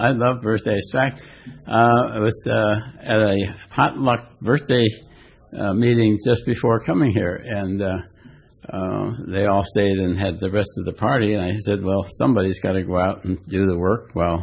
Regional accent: Laguna Niguel, California, United States; And I'm not from Laguna Hills. That's where the old folks are. I'm from Laguna Niguel, right next door.

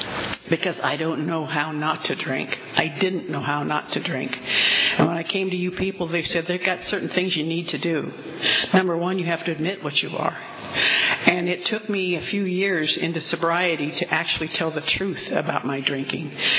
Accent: Fresno, California, United States; And I was born in Fresno, raised in Fresno, got drunk in Fresno, got sober in Fresno.

